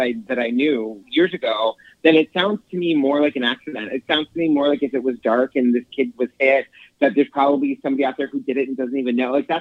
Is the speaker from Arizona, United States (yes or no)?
no; Boston, Massachusetts, United States; You know, my first reaction to this, I'm from Boston myself.